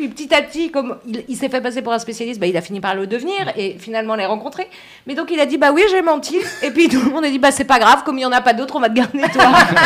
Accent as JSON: {"language": "French", "country": "France", "said": "Et donc comme je suis française"}